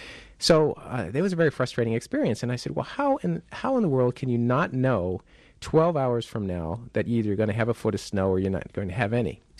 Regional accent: Northeast, United States; I can remember when I was growing up in the Northeast that time after time there would be forecasts made.

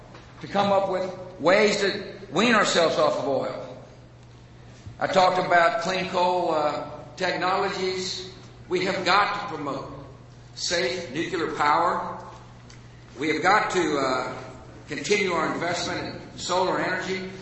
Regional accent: Texas, United States; You know, he knows I'm from Texas.

